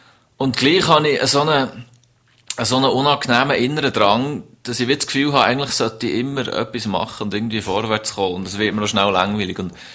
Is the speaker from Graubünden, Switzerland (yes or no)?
no; Bern, Switzerland; Und bei uns in Bern ist eben Ehrlichkeit tönt wie Ehrlichkeit. Und wir sagen eben nicht Kate, sondern Kreid.